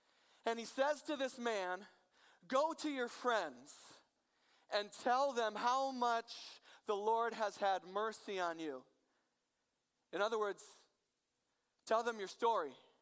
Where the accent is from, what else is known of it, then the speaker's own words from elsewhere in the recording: Iowa, United States; So I was born and raised in Iowa. A little known fact about Iowa is that there are more pigs in Iowa than people.